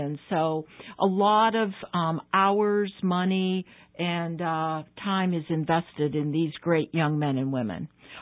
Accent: Ohio, United States; I grew up in Ohio, and after I graduated from U of M, I went and did trauma nursing

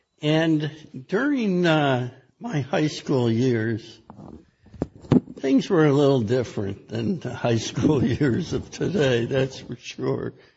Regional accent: Ann Arbor, Michigan, United States; They even knew I was from Ann Arbor when I got to basic training.

